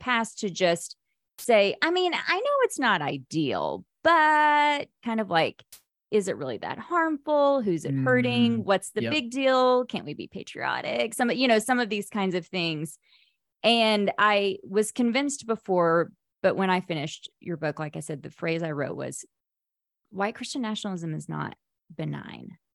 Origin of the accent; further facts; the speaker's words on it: Oklahoma, United States; You know, I grew up in Oklahoma. We used to call ourselves the buckle of the Bible Belt.